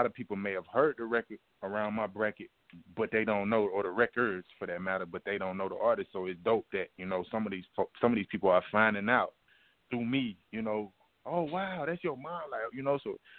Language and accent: English; Gwinnett, Georgia, United States; shout out to my boy Bo, and we grew up out here in Gwinnett, right?